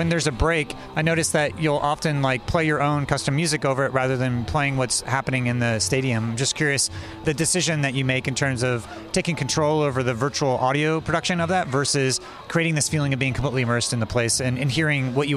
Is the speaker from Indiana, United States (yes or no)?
yes; Indiana, United States; I'm from Indiana, so this is a bit of a special event for me